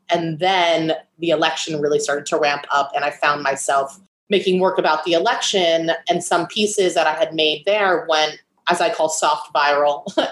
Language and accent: English; United States; now in New York City, United States; the first year I felt fear being Jewish American. And I also live in New York City.